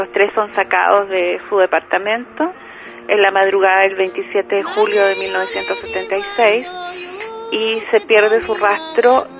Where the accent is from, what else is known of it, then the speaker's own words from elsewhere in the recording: Chile; soy chilena.